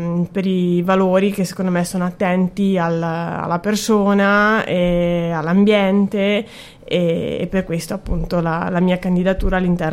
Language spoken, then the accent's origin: Italian; Badia Polesine, Veneto, Italy; ho 36 anni e sono originaria di Badia Polesine.